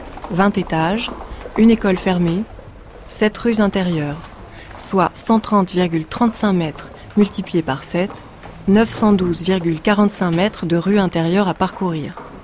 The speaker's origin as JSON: {"language": "French", "town": "Firminy", "region": "Auvergne-Rhône-Alpes", "country": "France", "tie": "born or raised there", "said": "Je suis née à Firminy, j'ai vécu mes premières années dans l'unité d'habitation, suis allée à l'école sur le toit du bâtiment."}